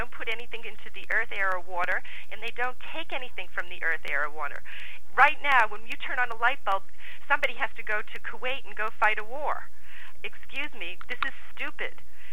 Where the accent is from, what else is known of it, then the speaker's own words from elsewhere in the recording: Florida, United States; moved away; we came from Florida, and in Florida, I actually had a store.